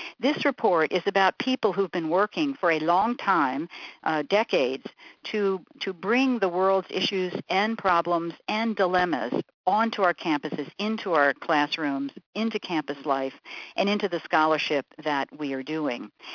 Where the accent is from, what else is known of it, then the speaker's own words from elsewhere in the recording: the North, United States; As a Northerner going down to Duke and riding on buses and having to suddenly shift to white-only waiting rooms